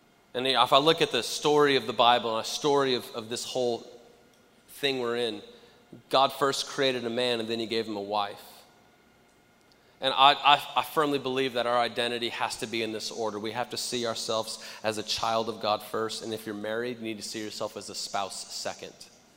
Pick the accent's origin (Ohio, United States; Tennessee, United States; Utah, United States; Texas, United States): Texas, United States; I grew up in Texas where football is king